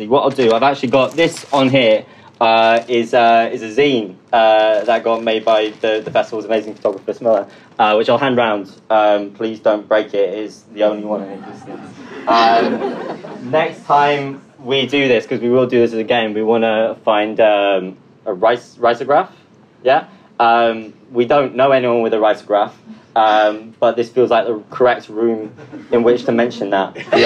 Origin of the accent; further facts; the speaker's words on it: Kirkby Lonsdale, North West England, United Kingdom; I'm from Kirby Lonsdale. Has anyone heard of Kirby Lonsdale in Cumbria?